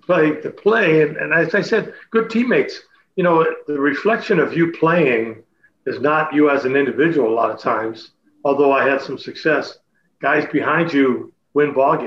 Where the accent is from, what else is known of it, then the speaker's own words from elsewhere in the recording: Chatham, Ontario, Canada; Gene and I would work out every Tuesday and Thursday nights at local gymnasium CCI in my hometown Chatham